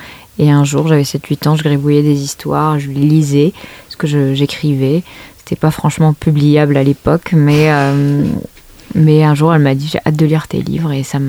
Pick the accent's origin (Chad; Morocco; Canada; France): Morocco; Même si j'ai grandi au Maroc, je n'ai pas du tout grandi dans cette région-là.